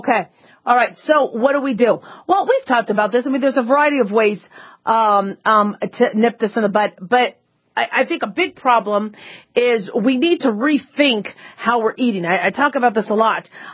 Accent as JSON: {"language": "English", "town": "Phoenix", "region": "Arizona", "country": "United States", "tie": "born or raised there", "said": "I grew up in Phoenix, Arizona, so those, you know, it was hot"}